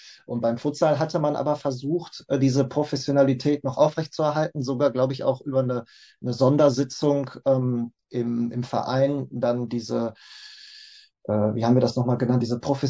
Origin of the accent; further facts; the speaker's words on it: Schwerte, North Rhine-Westphalia, Germany; Ja, also ich komme aus Schwerte.